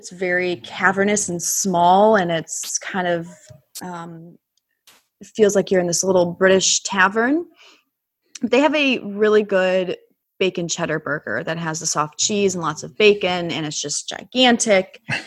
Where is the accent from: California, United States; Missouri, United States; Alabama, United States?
Missouri, United States; St. Louis; I have, except when I grew up in St. Louis, in West County area, and I left for college for a couple of years